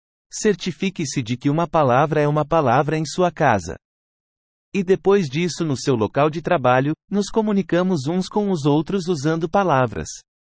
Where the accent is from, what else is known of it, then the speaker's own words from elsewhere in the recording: Haifa, Haifa District, Israel; Cresci no bairro de Dânia, em Haifa, um bairro de ricos, mas éramos mais do que pobres.